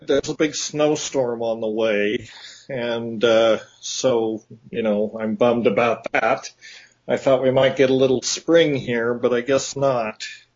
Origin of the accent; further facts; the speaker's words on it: Paonia, Colorado, United States; I grew up in a small town in Colorado called Paonia, Colorado, on the western slope, not too far from Aspen. Both my brother and I grew up there. I spent the first 17 years of my life there.